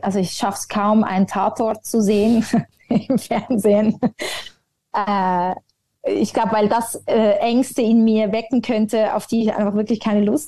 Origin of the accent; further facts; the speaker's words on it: Zurich, Switzerland; Ich bin in der Altstadt von Zürich aufgewachsen und wollte in der Natur sein.